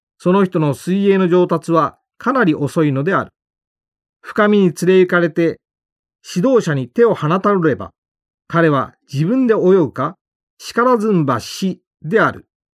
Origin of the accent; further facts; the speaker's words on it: Nakatsugawa, Gifu, Japan; 私が生まれ育った岐阜県中津川市は、美しい山の緑と川の自然に恵まれ、どこに行っても子供が遊べる場所がたくさんありました。